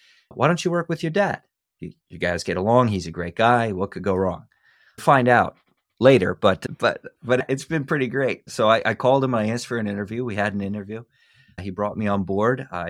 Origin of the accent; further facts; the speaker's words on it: Pennsylvania, United States; I grew up a punk kid in rural Pennsylvania.